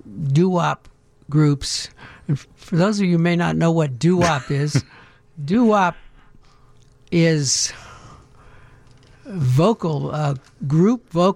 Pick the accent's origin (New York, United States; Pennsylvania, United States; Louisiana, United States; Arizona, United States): Pennsylvania, United States; Pittsburgh; Because I was from Pittsburgh.